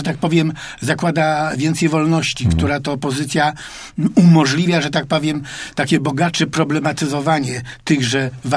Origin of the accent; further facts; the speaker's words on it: Poznań, Greater Poland Voivodeship, Poland; Co my, poznaniacy, mamy zrobić?